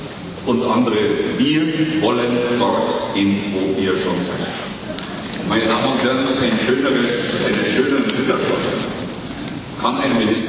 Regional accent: Germany; Ich habe es als Kind und Jugendlicher erlebt in meiner Heimatstadt in Deutschland.

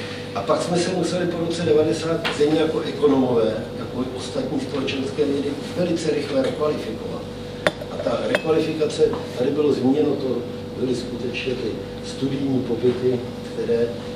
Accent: Prague, Czechia; born there; že jsem z toho selského rodu a že zemědělství jsem prolezlý od malička, byť jsem se narodil v Praze.

